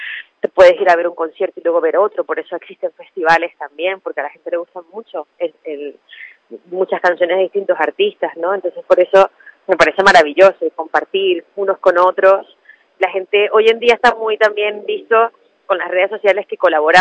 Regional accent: Andes, Venezuela; yo soy de los Andes, en Venezuela, y pues bueno, cuando hace frío y tal, una zona donde hacía más fresquito

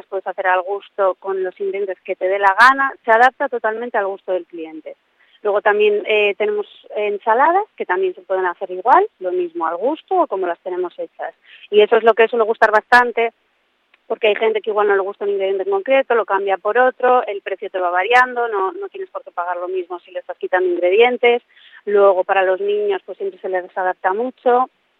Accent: Basque Country, Spain; Mi familia también tiene pizzerías, yo soy del País Vasco y tienen allí.

